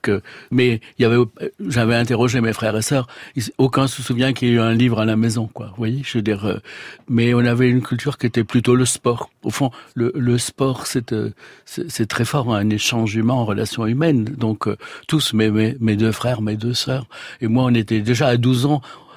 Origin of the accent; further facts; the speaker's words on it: Nice, Provence-Alpes-Côte d'Azur, France; Je suis de Nice, d'un quartier de Nice, mais ma famille originelle d'un village de l'arrière-pays de Nice, Sospel